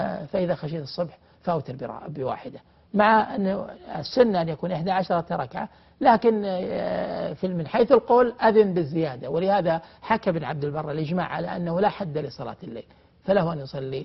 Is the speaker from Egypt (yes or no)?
no; Al-Qassim, Saudi Arabia; أنا أعرف مسجد في بعض الجهات عندنا في القصيم